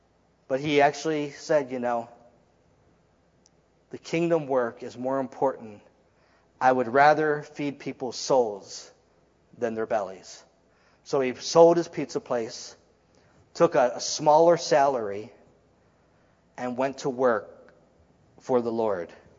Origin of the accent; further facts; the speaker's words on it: Maryland, United States; When I was born and raised in Maryland, and one year we went to Maryland and I worked with my dad for a year.